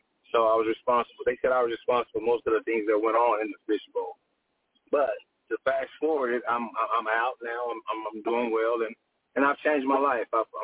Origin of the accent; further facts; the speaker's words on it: Fort Worth, Texas, United States; I was born and raised in Fort Worth. And as a youth coming up, I was raised up on the South Side.